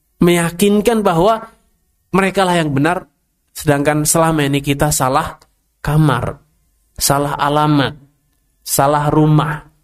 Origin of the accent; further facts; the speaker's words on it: Salatiga, Central Java, Indonesia; Saya pernah di kota saya sendiri, di Salatiga sana, ada tempat wisata Kopeng, daerah Kopeng, ya.